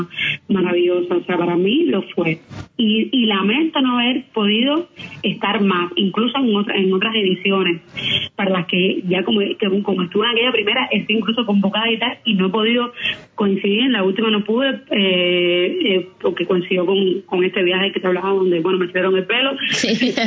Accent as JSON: {"language": "Spanish", "country": "Cuba", "said": "De cómo posesionar y también, o sea, posesionarse uno como cubano"}